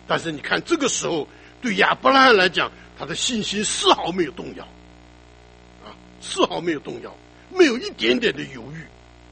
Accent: China; 我们中国人中间常常有好朋友的时候，有时候把自己的儿子过继给别人，对不对？

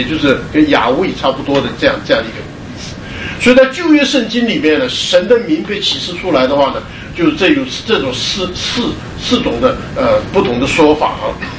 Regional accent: China; 所以我们中国人翻译就把它什么翻成自由拥有

